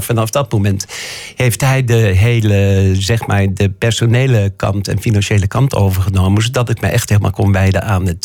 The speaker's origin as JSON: {"language": "Dutch", "town": "Zwolle", "region": "Overijssel", "country": "Netherlands", "said": "Omdat ik uit Zwolle kwam."}